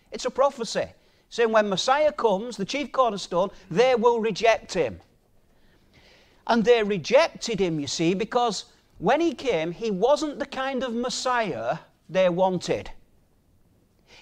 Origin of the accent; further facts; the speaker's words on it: United Kingdom; imagine for us as British citizens, especially those of us who were older, and we once thought ourselves a completely sovereign nation back then, didn't we?